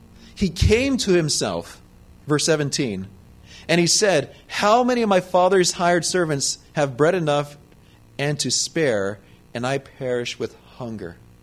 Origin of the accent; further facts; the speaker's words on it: Loma Linda, California, United States; Am I an Adventist because I'm from Loma Linda?